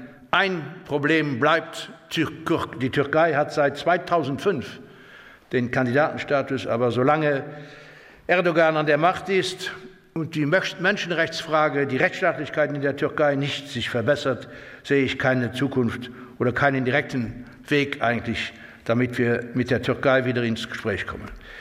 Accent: Luxembourg; und ich sage das als Luxemburger, weil Luxemburg ja ein ganz kleines, winziges Ländchen ist zwischen Deutschland und Frankreich, aber die 2 Sprachen versteht.

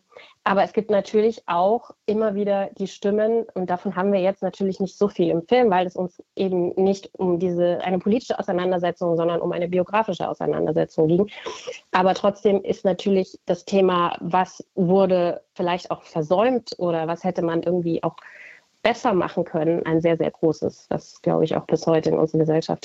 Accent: Munich, Bavaria, Germany; Ich bin in München aufgewachsen oder bei München, habe auch in München studiert. Und dadurch natürlich einfach einen sehr typisch westdeutschen Blick.

